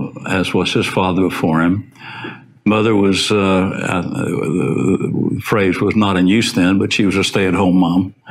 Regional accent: Beaumont, Texas, United States; I did. Beaumont, Texas, of course, Laura, is over in the southeast corner.

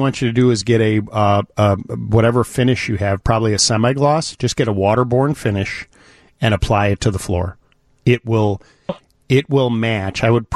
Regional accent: Highland Park, Illinois, United States; I used to go as a kid because I grew up in Highland Park and Highwood

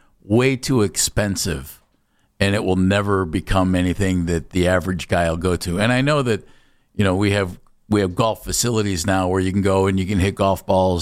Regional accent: Akron, Ohio, United States; I grew up in the Akron area.

